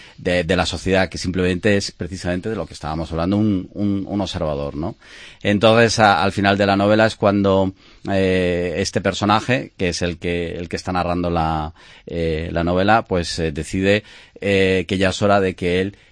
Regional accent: Valladolid, Castile and León, Spain; soy de Valladolid.

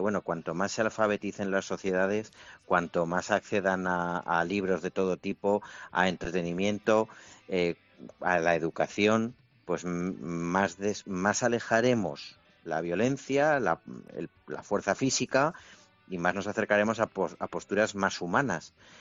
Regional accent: Spain; como vecino de Madrid, como español, que se siente español

